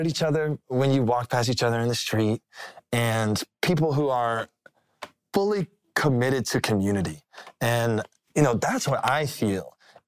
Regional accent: Florence, Alabama, United States; so I'm from Florence, right, and it's right across the Tennessee River from Muscle Shoals, Alabama.

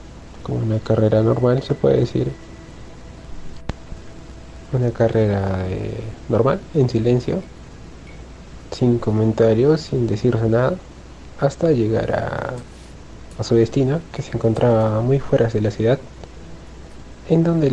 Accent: Peru; Soy de Perú

